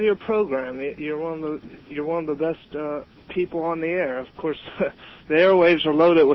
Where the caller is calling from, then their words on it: Dawsonville, Georgia, United States; I'm calling from Dawsonville, Georgia.